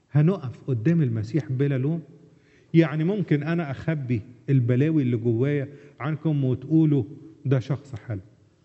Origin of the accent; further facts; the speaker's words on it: Egypt; وأنا سمعتها في مكبرات الصوت عندنا في مصر